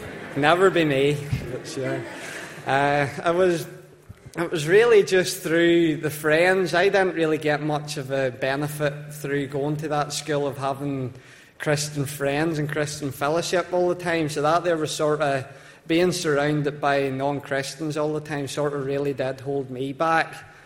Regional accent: Ballymena, Northern Ireland, United Kingdom; But as I said, I come from Ballymena.

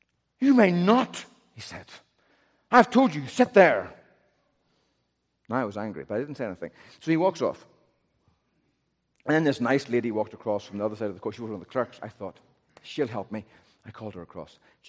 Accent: Northern Ireland, United Kingdom; I'm from Northern Ireland. My accent's really hard.

